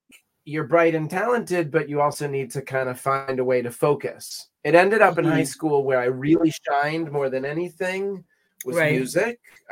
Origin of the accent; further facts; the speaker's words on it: Nyack, New York, United States; I grew up in Nyack, New York, and it bears saying that for my job path, as a child, I was a bright kid and I had a lot of things that I liked to do.